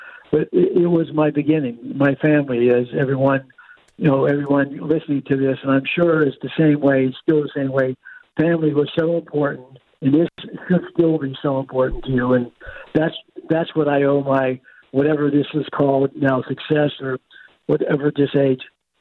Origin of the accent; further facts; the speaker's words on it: Trafford, Pennsylvania, United States; growing up in Trafford with the family and all the other families